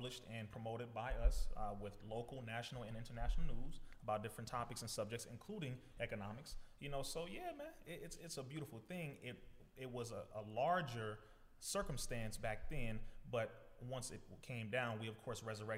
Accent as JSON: {"language": "English", "town": "Compton", "region": "California", "country": "United States", "tie": "born or raised there", "said": "So I'm the youngest of 10 children, 5 boys, 5 girls. And growing up in Compton, we went to Muhammad Mosque number 54."}